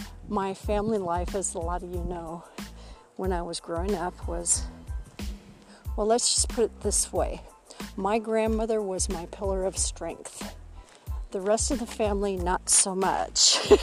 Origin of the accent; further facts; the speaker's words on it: Whittier, California, United States; also born or lived in Long Beach / La Habra; I was born in Long Beach, and I was raised, well, I lived in Long Beach till I was about five. And then we moved to, let's see, I want to say La Habra, down in Southern California. And then from there we went to Whittier, South Whittier.